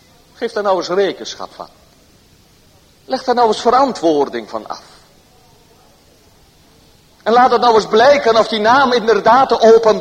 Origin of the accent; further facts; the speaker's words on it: Bunschoten-Spakenburg, Utrecht, Netherlands; je zegt dat je uit Bunschoten komt of uit Spakenburg, dan zeggen de mensen, oh dat is nogal een christelijk dorp, hè? En dan zeggen we, ja hoor, een christelijk dorp, daar komen wij vandaan, wij zijn christenen.